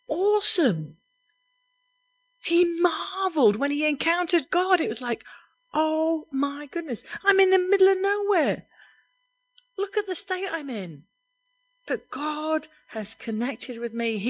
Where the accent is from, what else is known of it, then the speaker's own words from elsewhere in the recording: England, United Kingdom; Now, as English people, we don't often use the word awesome, do we?